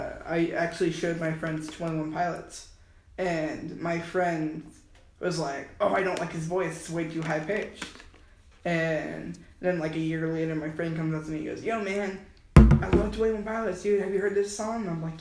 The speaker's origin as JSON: {"language": "English", "town": "Atlanta", "region": "Georgia", "country": "United States", "tie": "born or raised there", "said": "Well, the thing about it is, I grew up in Atlanta, Georgia, so that's where I was born."}